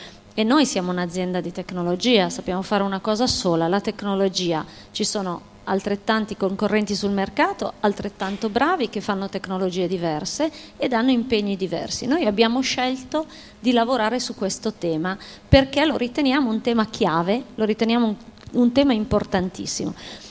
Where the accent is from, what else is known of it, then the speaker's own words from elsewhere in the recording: Milan, Lombardy, Italy; io sono di Milano, ho l'ufficio a Milano, anche se spessissimo sono a Roma.